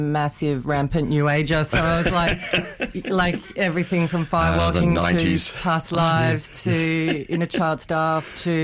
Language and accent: English; New South Wales, Australia; Yeah, so I grew up in Western Sydney